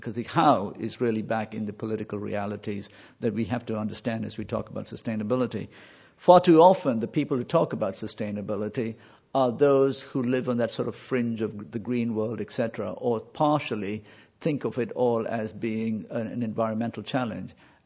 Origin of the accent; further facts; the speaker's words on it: Hong Kong; which kind of freaks me out. I come from Hong Kong. You know, I shop at midnight, okay?